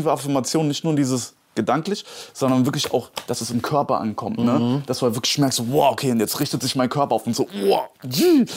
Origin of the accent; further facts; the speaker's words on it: Gelnhausen, Hesse, Germany; Nee, in Hessen, auf einem kleinen Kaff, so, in einer kleinen Stadt, Gelnhausen.